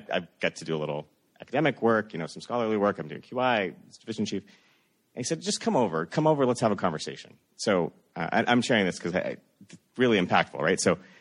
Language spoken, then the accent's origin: English; Los Angeles, California, United States; So I grew up in Los Angeles. I went to UCLA for undergrad med school